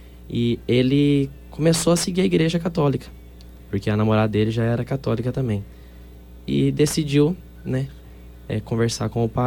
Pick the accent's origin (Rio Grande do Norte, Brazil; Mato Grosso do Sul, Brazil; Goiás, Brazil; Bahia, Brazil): Mato Grosso do Sul, Brazil; Douradina; Sou de Douradina.